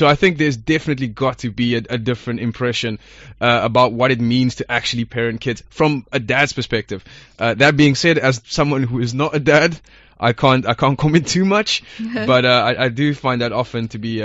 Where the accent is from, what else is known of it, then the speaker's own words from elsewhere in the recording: South Africa; where I'm from South Africa, and I drilled down a little bit deeper into this, and it turns out in South Africa it's relatively high